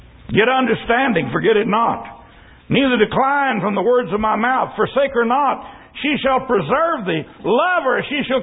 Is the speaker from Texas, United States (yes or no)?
yes; San Antonio, Texas, United States; I grew up in San Antonio. It was tourists from New York that went down on the river walk at night.